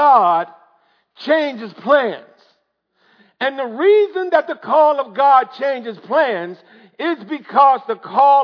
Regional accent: Michigan, United States; now in Atlanta, United States; I moved to Atlanta from Michigan in the summer of 1990.

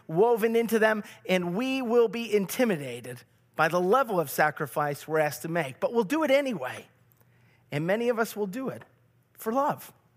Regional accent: Buffalo, New York, United States; born there; you know I grew up in the city, kind of. I was born in Buffalo. I'm not really a country boy. I didn't grow up on the farm, you know.

